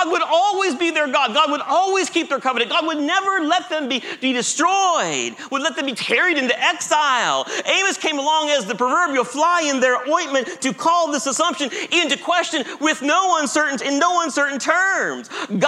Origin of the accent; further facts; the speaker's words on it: Ohio, United States; I grew up in Ohio.